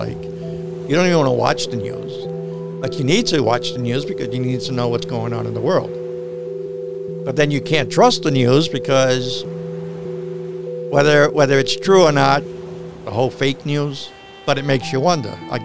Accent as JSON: {"language": "English", "town": "Bronx", "region": "New York", "country": "United States", "said": "And listen, I'm from the Bronx of New York. In my days, it was bad."}